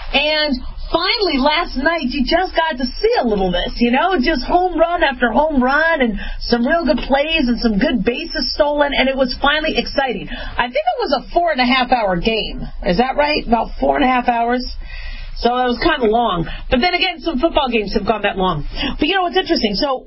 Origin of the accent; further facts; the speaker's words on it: Phoenix, Arizona, United States; also born or lived in Las Vegas / Los Angeles; Yeah, I grew up in Phoenix. I grew up in Vegas. I was born in L.A.